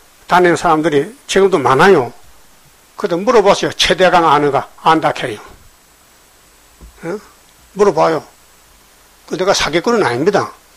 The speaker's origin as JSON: {"language": "Korean", "region": "Gyeongsang", "country": "South Korea", "said": "나는 경상도 사람인데 충청도 찾아가서"}